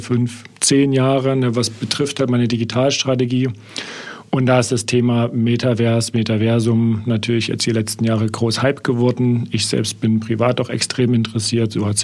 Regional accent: Dresden, Saxony, Germany; now in Nuremberg, Germany; Dresden ist ja meine Heimatstadt, von daher bin ich auch mal wieder da, freut mich. Aktuell Nürnberg

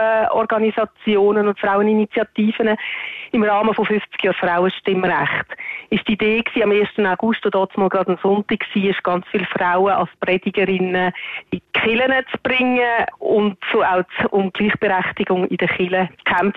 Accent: Switzerland; bei uns in der Schweiz

